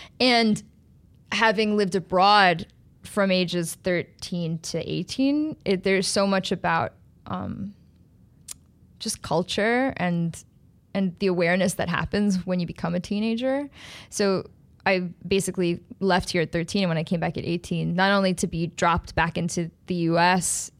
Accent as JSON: {"language": "English", "town": "Long Island", "region": "New York", "country": "United States", "tie": "born or raised there", "said": "Right outside of the city. Both my parents worked in the city, but I grew up in Long Island."}